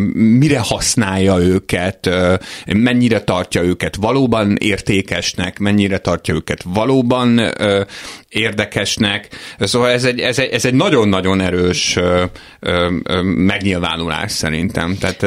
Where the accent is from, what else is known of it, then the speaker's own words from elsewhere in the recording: Hungary; Én magyar vagyok, tehát nyilván a saját országom jut eszembe